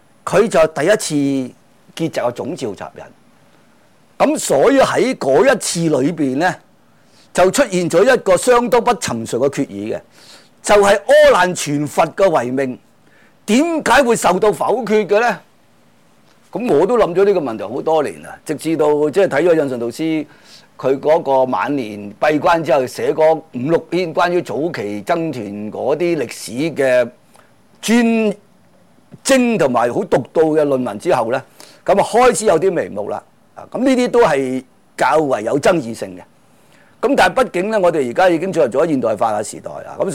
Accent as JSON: {"language": "Cantonese", "country": "China", "said": "咁我哋中國人咧就最中意講圓融思想嘅"}